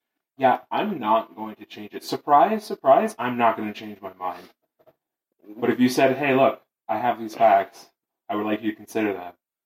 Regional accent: United Kingdom; I'm British.

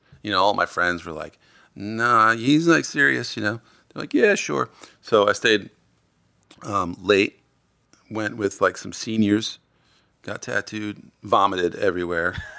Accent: Long Island, New York, United States; I grew up in Long Island.

